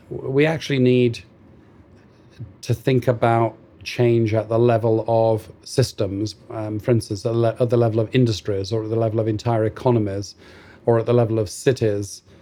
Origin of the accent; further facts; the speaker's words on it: England, United Kingdom; a stream near my hometown in England.